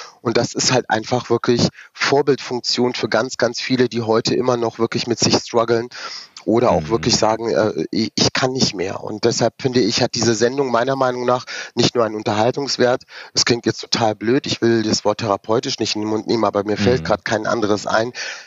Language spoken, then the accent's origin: German; Rüsselsheim, Hesse, Germany; born there; Ich bin in Rüsselsheim geboren, weil wir damals auf dem Campingplatz leben mussten